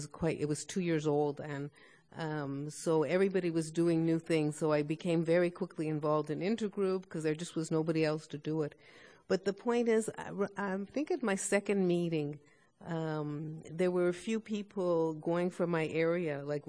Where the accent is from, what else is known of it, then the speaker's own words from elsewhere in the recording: Montreal, Quebec, Canada; I'm a compulsive over and under eater, and I'm from Region 6 from Montreal, Quebec, Canada.